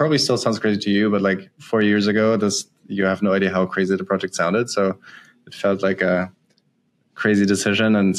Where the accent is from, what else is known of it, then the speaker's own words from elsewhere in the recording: Bavaria, Germany; So I grew up in Germany, somewhat close to Munich, so southern Germany.